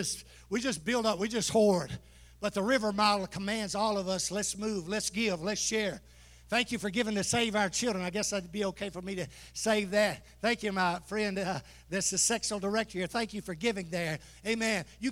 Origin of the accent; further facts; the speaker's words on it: Mississippi, United States; Being born and raised in Mississippi, we have a lot of questions about the Bible.